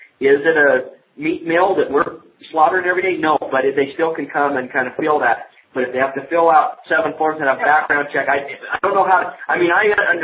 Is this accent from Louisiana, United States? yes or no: no; Kanab, Utah, United States; I mean, I was born and raised, I grew up in Kanab, and I've never lived in Southern California or Phoenix or whatever.